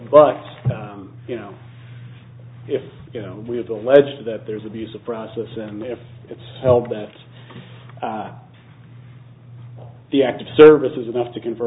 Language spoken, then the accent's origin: English; Denver, Colorado, United States; I am from Denver.